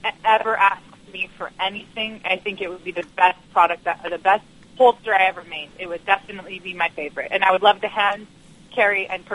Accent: Alaska, United States; now in Williamsburg, United States; we both were born and raised in Alaska and grew up there and kind of had always dreamed about moving to what we call America, because even though Alaska is part of America, you sort of feel isolated.

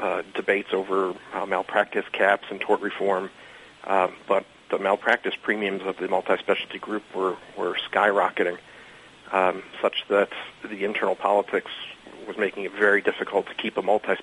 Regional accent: Cleveland, Ohio, United States; I'm originally from the greater Cleveland area, born and raised in Cleveland.

